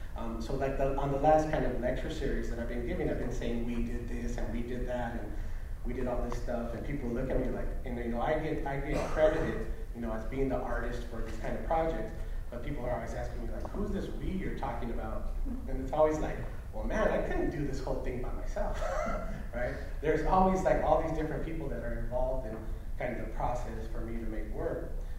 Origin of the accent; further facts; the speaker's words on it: Los Angeles, California, United States; And mind you, I grew up in the Port of LA, so like shipping containers are like everywhere.